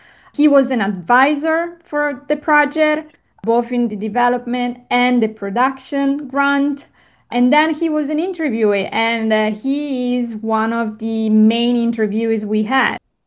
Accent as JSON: {"language": "English", "country": "Italy", "moved": "as an adult", "lives_now": "United States", "said": "I started working as a journalist when I was back in Italy, my home country, and then I moved to the United States in 2018 to study journalism."}